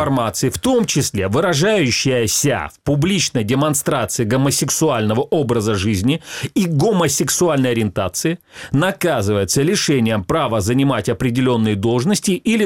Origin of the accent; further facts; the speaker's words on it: Crimea, Ukraine; Я как нормальный крымчанин вообще берег крымскую природу, не отдыхал в Крыму.